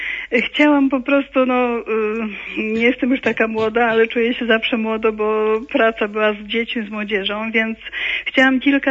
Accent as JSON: {"language": "Polish", "region": "Podlaskie Voivodeship", "country": "Poland", "said": "bo chociaż rodzina bardzo religijna, bo jestem z Białostockiego w ogóle"}